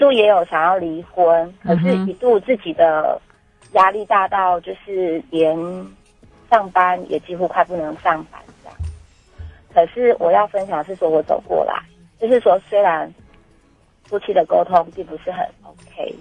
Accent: Taichung, Taiwan; born there; 那我是一个在台中出生的孩子，那我嫁到是一个很乡下濒临海靠的时候在的地方

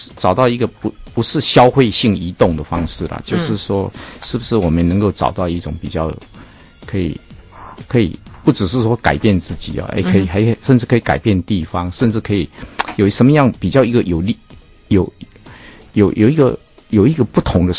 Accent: Taiwan

